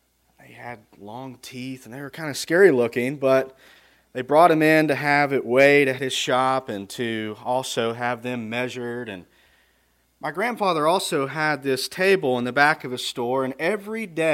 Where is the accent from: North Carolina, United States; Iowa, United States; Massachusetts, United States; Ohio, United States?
Ohio, United States; born there; also born or lived in Kentucky; I was born in Ohio, and my family moved to Kentucky at one point, but in between that time, before we moved to Kentucky, I loved going down there to that bait and tackle store.